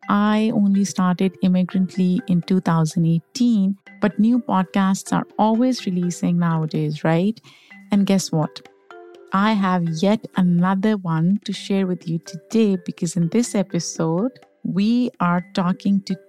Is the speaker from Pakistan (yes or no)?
yes; Pakistan; now in United States; I grew up in Pakistan. So when I initially moved to the US, I did not like the sun. I did not like warm weather.